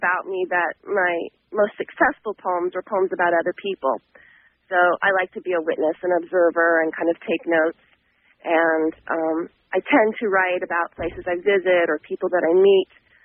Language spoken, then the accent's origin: English; Long Beach, California, United States; now in Los Angeles, United States; I grew up in Long Beach, and then I moved to Los Angeles. And so I'm a Southern California native, but my family originally came from Massachusetts, and then before that, the Azores.